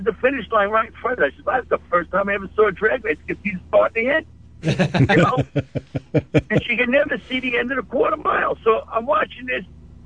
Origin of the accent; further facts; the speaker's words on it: Valley Stream, New York, United States; I grew up in Valley Stream, went to Central High School, Motor Mechanics, Mr. Trotter.